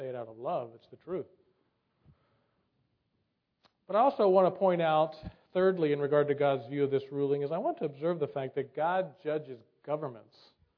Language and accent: English; United States; I love America. I've grown up, you know, I was born in America. I love this land.